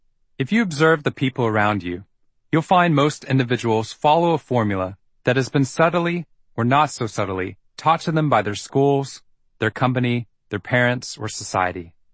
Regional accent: Waco, Texas, United States; I applied to Harvard on a dare. I was raised in Waco, Texas, and never really expected to leave.

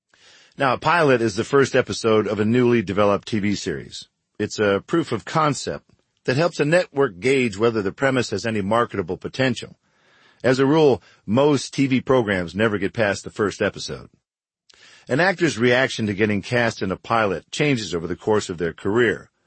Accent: Michigan, United States; moved away as an adult; I was born in Michigan and spent the first 20-plus years of my life there. Now, maybe my body was hardwired for colder climates.

